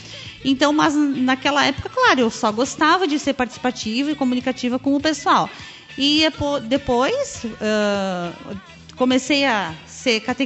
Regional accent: Caxias do Sul, Rio Grande do Sul, Brazil; now in Ipê, Brazil; E eu nasci em Caxias do Sul e me criei lá.

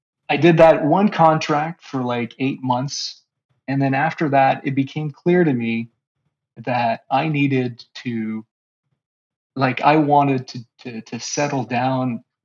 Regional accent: Canada; first language French; English is a second language; Like I'm French Canadian, so like French is my first language.

